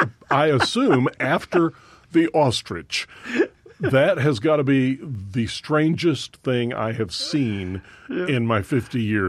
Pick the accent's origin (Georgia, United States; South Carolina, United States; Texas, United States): Texas, United States; Dallas; I was born in Dallas, and While it's not the Dallas I was born in, it's still home to me.